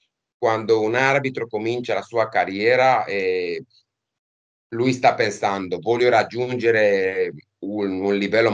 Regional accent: Romania; Italian is a second language; La lingua italiana è una lingua latina, la lingua romena, perché io sono romeno, è una lingua latina.

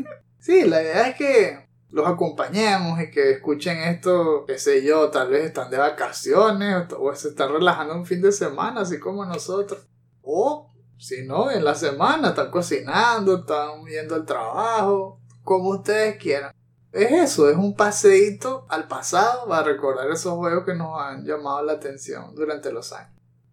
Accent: Venezuela; temas de Venezuela, si no se han dado cuenta, sí, somos de Venezuela.

